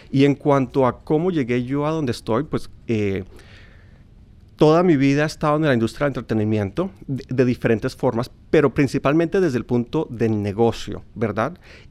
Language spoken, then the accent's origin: Spanish; Colombia; yo como colombiano, veo todos los artistas, todo lo que está ocurriendo en Medellín